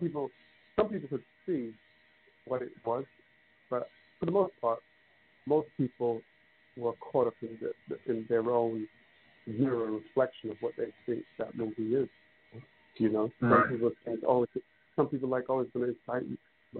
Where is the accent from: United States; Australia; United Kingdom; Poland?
United Kingdom; England; it's growing up in England.